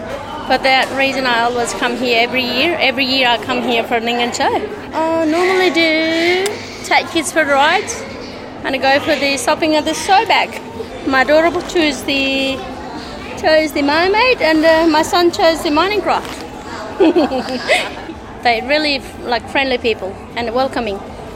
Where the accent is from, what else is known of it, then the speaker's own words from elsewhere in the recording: Nepal; English is a second language; I'm originally from Nepal. I got married with an Ningen man.